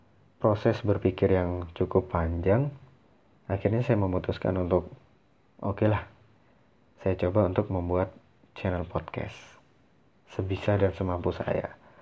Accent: Bondowoso, East Java, Indonesia; born there; Kalau tanah kelahiran saya, tempat kelahiran saya adalah di Kota Bondowoso. Kota Bondowoso juga terletak di Jawa Timur, masih berdekatan dengan Kota Jember.

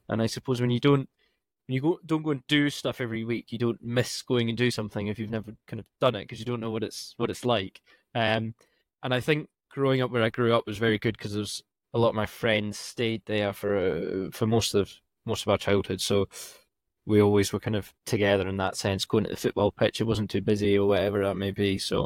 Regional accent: Dunblane, Scotland, United Kingdom; Yeah, I grew up in Dunblane. Always lived there. Well, it's technically a city, but it's a cathedral city, so it's not really a proper city. There's only about 10,000 folk that live there.

